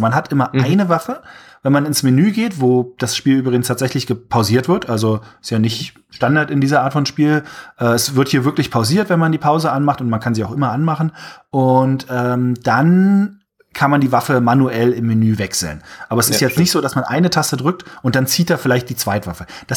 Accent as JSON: {"language": "German", "region": "Berlin", "country": "Germany", "said": "Aber selbst für mich als Berliner war das absoluter Overkill."}